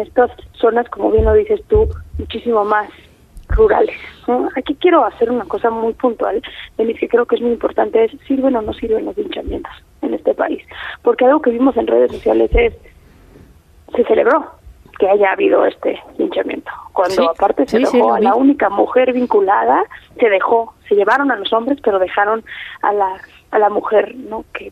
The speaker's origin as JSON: {"language": "Spanish", "country": "Mexico", "said": "agradecerte como ciudadana mexicana la entrevista"}